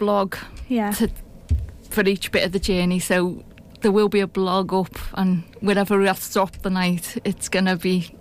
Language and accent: English; Liverpool, North West England, United Kingdom; We are from Liverpool, and there is a lot of hills in Liverpool.